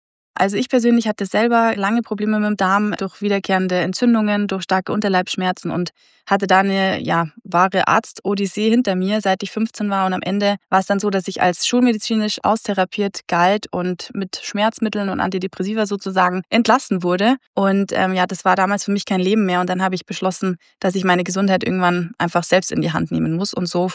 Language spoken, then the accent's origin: German; Bavaria, Germany; Aber ich bin ja aus Bayern und dementsprechend sage ich Karottensuppe